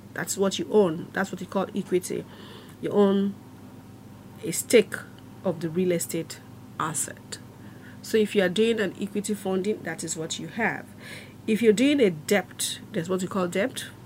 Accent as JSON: {"language": "English", "country": "Nigeria", "said": "maybe because I'm a Nigerian, I see only Nigerians."}